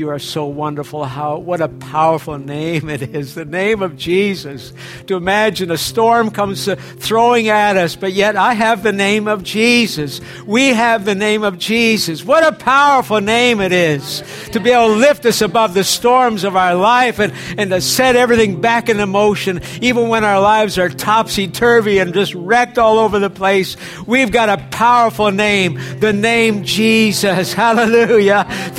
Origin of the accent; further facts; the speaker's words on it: Canada; I know we're Canadian. I know we get freezing rain and all that.